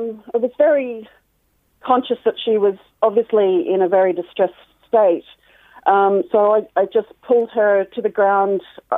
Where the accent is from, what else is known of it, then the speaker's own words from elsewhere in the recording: Australia; now in Ireland; I'm actually from Australia.